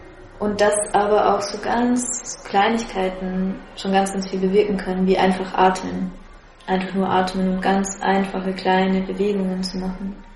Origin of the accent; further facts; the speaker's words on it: Regensburg, Bavaria, Germany; also born or lived in Dresden; Ja, ich komme eigentlich aus Bayern, aus Regensburg. Aber ich habe die letzten 7 Jahre in Dresden verbringen dürfen.